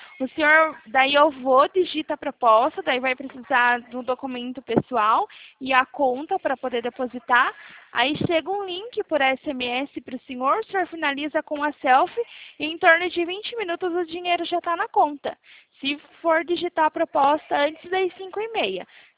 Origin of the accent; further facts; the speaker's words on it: Itapetininga, São Paulo, Brazil; eu sou aqui de Tapetininga